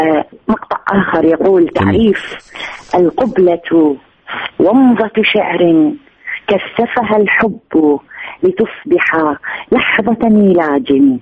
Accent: Iraq; moved away; بعد ما طلعت من العراق.

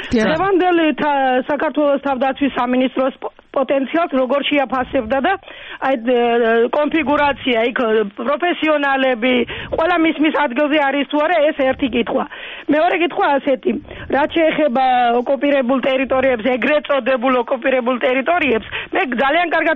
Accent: Adjara, Georgia; რადგან მე აჭარიდან ვარ

